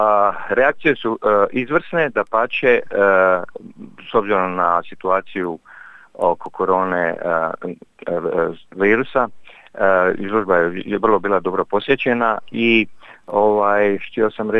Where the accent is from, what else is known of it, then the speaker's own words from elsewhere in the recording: Split, Split-Dalmatia County, Croatia; born there; ja sam rođen u Splitu na Dobriću 11